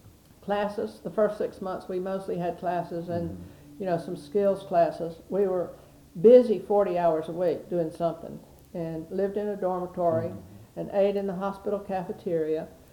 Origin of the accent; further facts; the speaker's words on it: Leesburg, Florida, United States; then we moved back to Leesburg, Florida, and I grew up in Leesburg, went to school there.